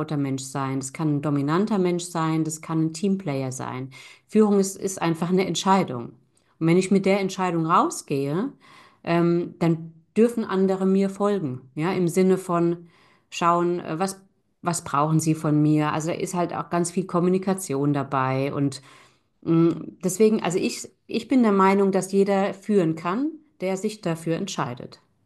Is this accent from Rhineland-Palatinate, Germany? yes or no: yes; Rhineland-Palatinate, Germany; accent: Palatinate dialect; moved away as an adult; now in Frankfurt, Germany; musste mein Dialekt so ein bisschen ablegen, weil die mich schnell so als kleine Bäuerin wahrgenommen haben. Ja, der Pfälzer Dialekt kommt ja in Frankfurt jetzt nicht besonders gut an.